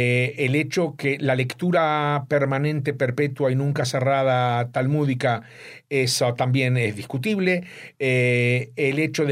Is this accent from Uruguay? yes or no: yes; Uruguay; yo crecí en Uruguay casi sin educación judía porque mis propios padres no sabían nada